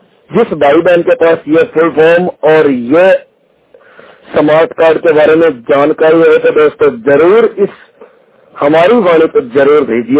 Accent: Abohar, Punjab, India; मैं पंजाब जिला फाजिलका तहसील अबौर गांव रोहिड़ा वाली का रहने वाला हूँ और वार्ड नंबर 3 है जो मेरा गांव के अंदर है और टावर के सामने वाली गली स्टेट फार्म रोड है।

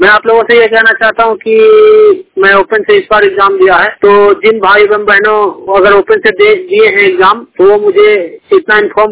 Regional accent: Bihar, India; now in Delhi, India; मैं ऐसे तो बिहार का रहने वाला हूँ, लेकिन मैं फिलहाल अभी दिल्ली में हूँ, और मैं एक जौनती एक जगह है वहीं पे मैं हूँ।

